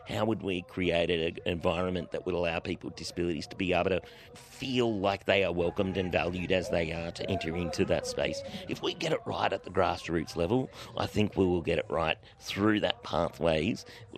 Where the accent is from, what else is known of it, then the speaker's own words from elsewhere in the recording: New South Wales, Australia; So I grew up in New South Wales wheelchair sports